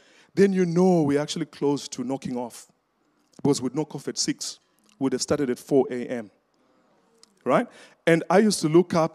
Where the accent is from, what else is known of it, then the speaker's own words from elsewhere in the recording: Gokwe, Midlands, Zimbabwe; So we come from Gokwe. It's a rural part. It's one of the most remotest parts of Zimbabwe. It's a semi-arid place.